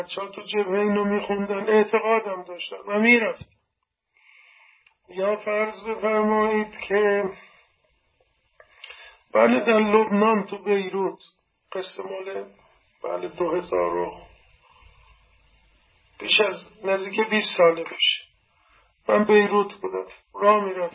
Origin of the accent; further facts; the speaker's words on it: Iran; گفتم من ایرانیم و اینجا قریبم